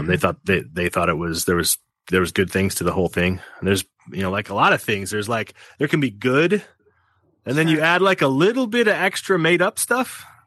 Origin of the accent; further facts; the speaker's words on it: Wisconsin, United States; also born or lived in Nashville; I'm born and raised in Wisconsin. Spent about 9 years in Nashville, and I'm living in Milwaukee right now.